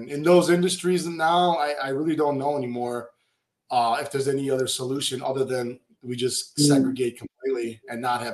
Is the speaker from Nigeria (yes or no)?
no; North Macedonia; I grew up in Eastern Europe. It was originally Yugoslavia, the whole country. It doesn't exist anymore.